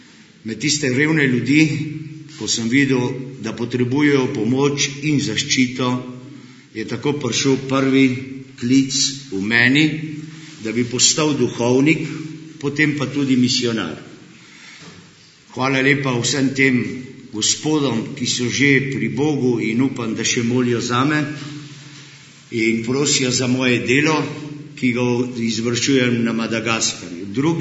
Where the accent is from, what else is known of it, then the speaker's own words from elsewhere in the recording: Argentina; moved away as an adult; also born or lived in Ljubljana, Slovenia; now in Slovenia; Sem Slovenc, to je sigurno. Rodil sem se v Argentini, ker oče pa mati sta šla po vojni v Argentino. Študiral sem 20 let v Argentini do mature, potem sem prišel v Ljubljano